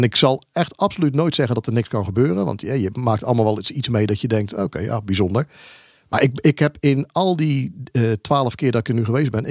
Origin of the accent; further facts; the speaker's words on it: Netherlands; Tippen is inderdaad een dingetje. Vooral voor ons Nederlanders.